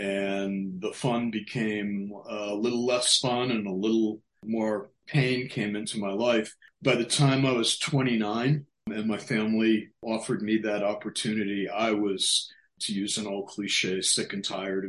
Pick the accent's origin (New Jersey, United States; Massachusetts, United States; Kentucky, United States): Massachusetts, United States; Boston; I grew up on the East Coast in the Boston area and grew up in the 60s.